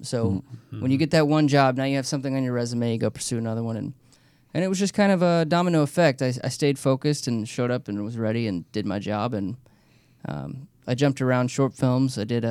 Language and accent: English; Bryan, Texas, United States; I was born in Bryan, Texas, the only hospital in that town at the time.